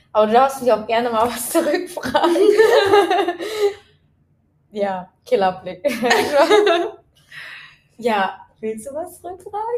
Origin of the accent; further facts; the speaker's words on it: Germany; Ja, ist auch am Anfang, gerade als Deutscher